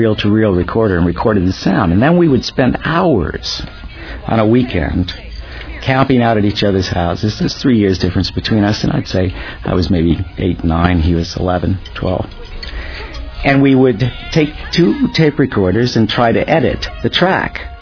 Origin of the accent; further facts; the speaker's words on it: Rochester, New York, United States; I grew up in Rochester, New York, and was an avid lover of movies when I was a kid.